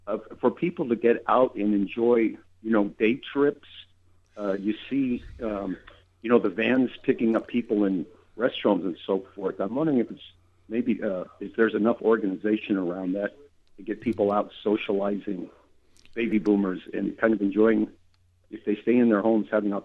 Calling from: Yreka, California, United States; I'm calling from Yreka.

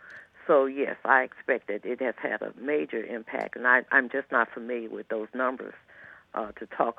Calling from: Georgia, United States; I'm calling from Georgia, and so we haven't had all of the benefits of the Affordable Care Act in terms of expansion of Medicaid.

